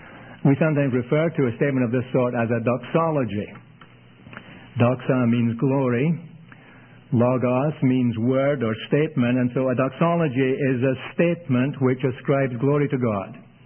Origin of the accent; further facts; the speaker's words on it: Scotland, United Kingdom; Scotland's way far north of Toronto. And that's where I'm from, and that explains my accent.